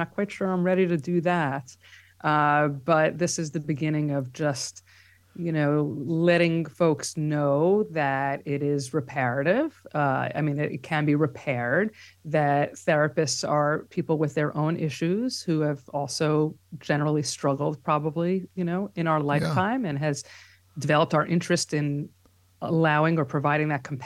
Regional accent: New York, United States; because I actually grew up in Long Island. But I've, as I've has said recently, I feel like I grew up in New York because I've been here since after college, so about 30 years.

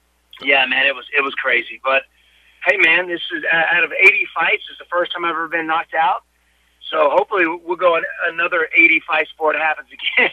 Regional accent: Greenville, United States; It was so many people from Greenville there in my hometown.

